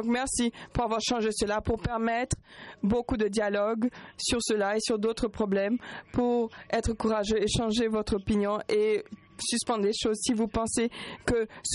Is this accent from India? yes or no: yes; India; je suis de l'Inde.